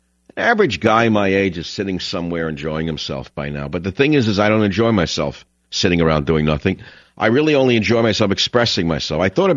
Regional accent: New York City, New York, United States; I'm trying to get myself back to the house I grew up in Queens

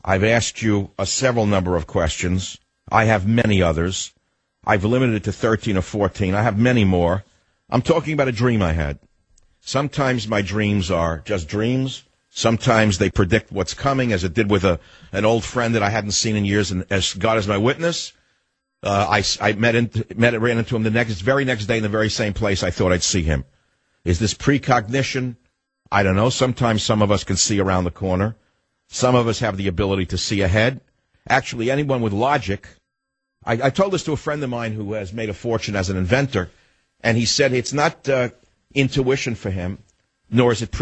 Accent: United States; I am an American, and I have questions.

